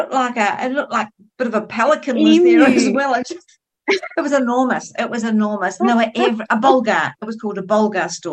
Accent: New Zealand; I come from New Zealand.

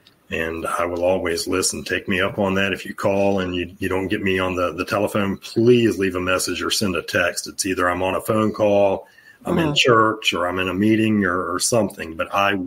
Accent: Norfolk, Virginia, United States; I have a big one right here in my hometown is September 4th, 5th, and 6th, they've always done the Department of Justice has always done a big law enforcement mental health and wellness conference here in Norfolk, Virginia.

